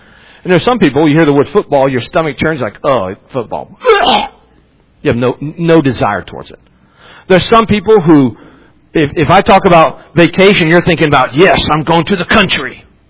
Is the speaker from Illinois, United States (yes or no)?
no; West Virginia, United States; also born or lived in Ohio; I'm from West Virginia. Did you ever know that about me? You know where I was born at? Ohio. Well, how come you always talk about West Virginia? Because I grew up there.